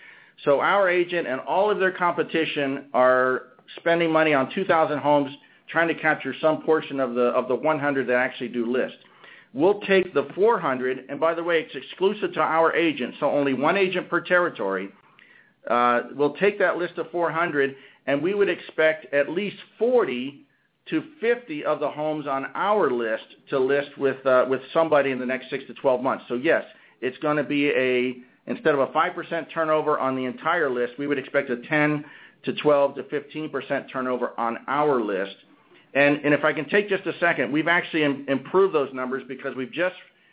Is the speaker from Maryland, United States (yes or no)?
no; Orlando, Florida, United States; in my hometown of Orlando, Florida.